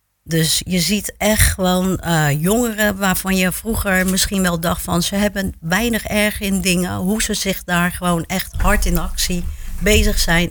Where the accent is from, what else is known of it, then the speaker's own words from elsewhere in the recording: Rotterdam, South Holland, Netherlands; now in Capelle aan den IJssel, Netherlands; Bijna geboren en getogen in Rotterdam. Daarna naar Capelle gegaan.